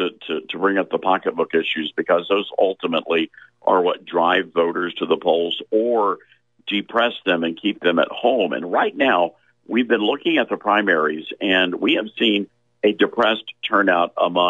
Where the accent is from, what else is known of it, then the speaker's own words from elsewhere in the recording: Memphis, Tennessee, United States; We were doing a book signing in Memphis, which is my hometown